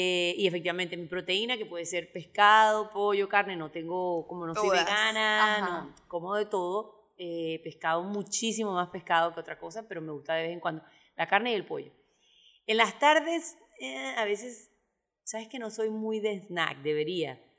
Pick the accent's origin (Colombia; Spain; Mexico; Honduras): Colombia; Caribbean coast; como buena costeña.